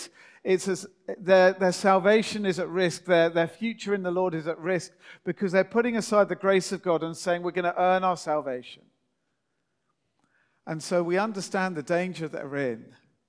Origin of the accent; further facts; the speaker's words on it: England, United Kingdom; And that's what we do as English people, isn't it? We don't want to push ourselves forward.